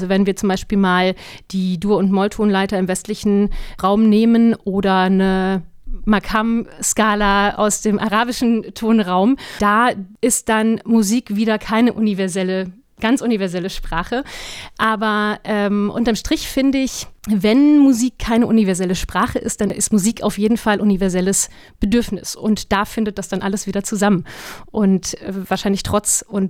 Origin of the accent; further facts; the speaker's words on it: Bavaria, Germany; now in Hanover, Germany; Ich komme ursprünglich aus Bayern, bin seit 9 Jahren jetzt circa in Hannover